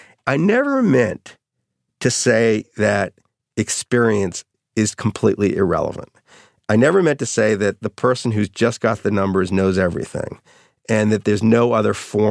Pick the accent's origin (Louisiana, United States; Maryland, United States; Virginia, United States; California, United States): Louisiana, United States; New Orleans; the Baseball Scouts of America had a conference in New Orleans, oddly, my hometown, devoted to how to defend themselves against Moneyball.